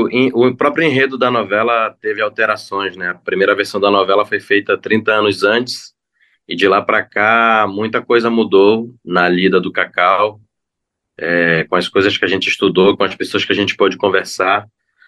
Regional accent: Manaus, Amazonas, Brazil; aqui eu vivo na Amazônia, né? Então, tipo, a minha rotina, infelizmente, é lidar com violência, desde do lugar de onde eu venho, que é uma periferia de Manaus

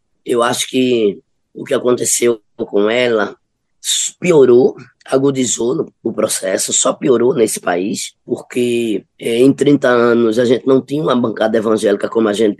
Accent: Olinda, Pernambuco, Brazil; A extensão da casa que eu moro hoje, né? Eu moro aqui há 30 anos. A extensão dessa casa é a Barreira do Rosário, que é onde eu me criei, né? Nasci e me criei, que é um bairro bem populoso, que fica aqui na periferia do sítio histórico de Olinda

